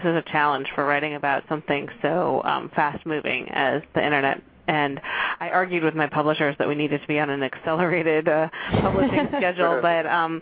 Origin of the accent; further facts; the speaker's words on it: Silicon Valley, California, United States; where I came from, which is growing up in the Silicon Valley.